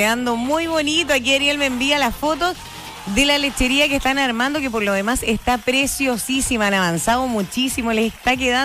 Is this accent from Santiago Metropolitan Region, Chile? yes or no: no; Osorno, Los Lagos, Chile; No de la ciudad de nacimiento, pues no, yo soy de acá de Osorno, pero así soy.